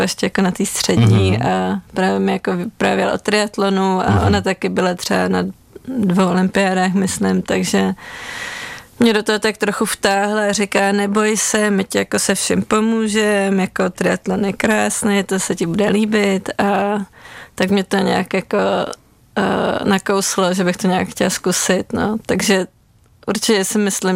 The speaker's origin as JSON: {"language": "Czech", "region": "Prague", "country": "Czechia", "said": "tak já jsem z Prahy, takže nějaký prostě závody, co byly v Praze"}